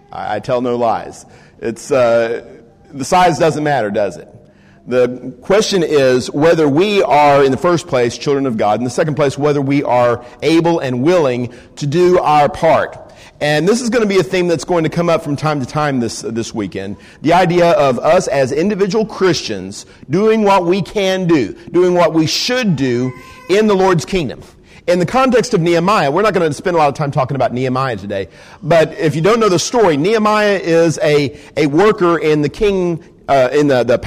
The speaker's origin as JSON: {"language": "English", "region": "Texas", "country": "United States", "lives_now": "Pensacola, United States", "said": "And yes, I am from Texas, like my brother Paul is. I live in Pensacola, Florida now."}